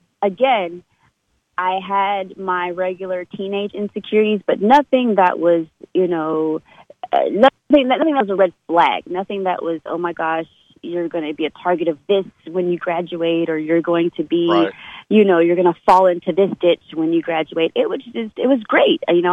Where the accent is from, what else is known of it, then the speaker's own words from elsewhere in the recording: Canada; born there; I was born in Canada. I was raised by my mother. I was raised in a single parent household